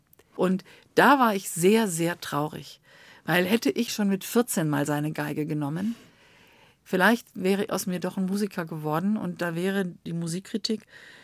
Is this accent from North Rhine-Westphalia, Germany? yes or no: yes; Bonn, North Rhine-Westphalia, Germany; Ich stamme aus Bonn. Ich bin in Bonn aufgewachsen.